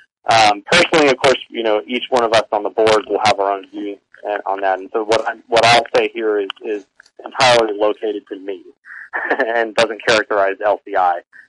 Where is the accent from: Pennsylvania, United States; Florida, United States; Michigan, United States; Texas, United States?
Texas, United States; I mean, he's from my home state of Texas. I was living in Texas when he was elected